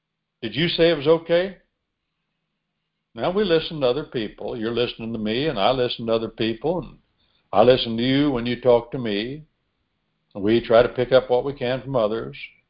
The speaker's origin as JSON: {"language": "English", "country": "United States", "said": "So I said, I'm an American. I'll just write a letter."}